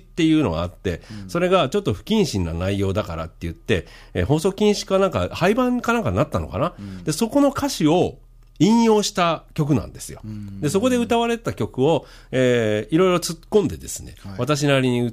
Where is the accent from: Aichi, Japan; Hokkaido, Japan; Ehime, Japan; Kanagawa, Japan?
Kanagawa, Japan; Yokosuka; born there; もともと横須賀の生まれの私で、